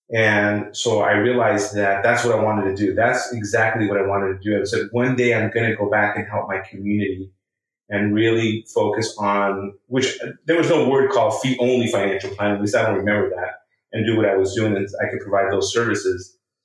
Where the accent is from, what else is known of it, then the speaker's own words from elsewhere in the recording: Boyle Heights, California, United States; I was born and raised in Boyle Heights, California, and back in the 60s and 70s, a pretty rough neighborhood.